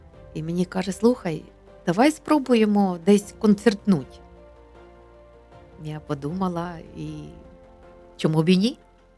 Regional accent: Cherkasy Oblast, Ukraine; now in Kyiv, Ukraine; Я вже була киянкою, і бо я родом з Черкащини.

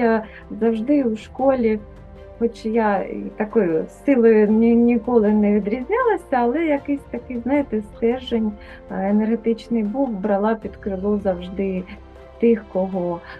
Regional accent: Kharkiv, Kharkiv Oblast, Ukraine; я корінна харків'янка, все життя, тут і народилася, і нікуди не збираюся і виїжджати, щоб тут не скоїлося.

